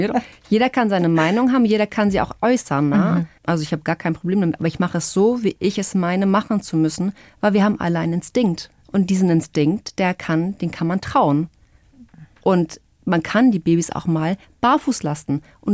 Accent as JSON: {"language": "German", "country": "Portugal", "said": "Nicht ganz da, wo ich herkomme, aber in der Nähe. Was heißt in der Nähe? Portugal ist so klein, das ist ja alles in der Nähe."}